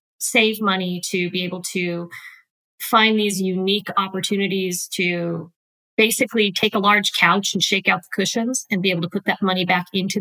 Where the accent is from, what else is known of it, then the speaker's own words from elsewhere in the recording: Wyoming, United States; moved away as an adult; also born or lived in Utah; I am originally from Wyoming. You know, I throw that out there because there aren't many of us. So it definitely kind of makes you the standout when you can say that. Born and raised there, went to the University of Wyoming. Moved to Utah. I was there for about 22 years.